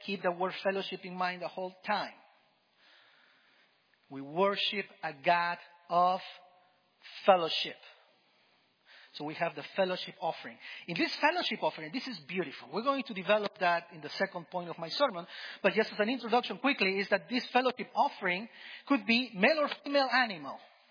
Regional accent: Peru; I remember when I was growing up in Peru, every year we had English camp.

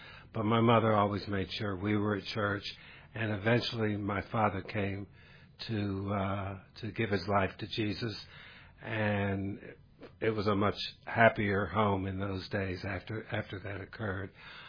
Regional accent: Texas, United States; also born or lived in Maryland; We're from Texas. I wasn't born in Texas. I was born in Maryland but raised in Texas.

